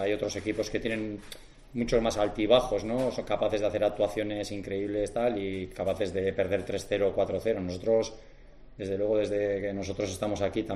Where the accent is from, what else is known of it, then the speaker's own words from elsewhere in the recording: Basque Country, Spain; yo os quiero mucho a todos los andaluces, pero yo soy vasco